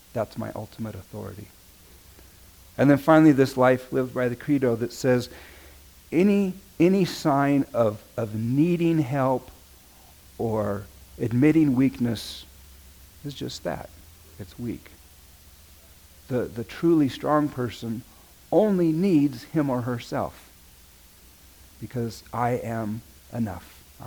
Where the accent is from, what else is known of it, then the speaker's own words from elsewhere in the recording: Visalia, California, United States; Growing up in Visalia, we used to go up all the time to see those trees.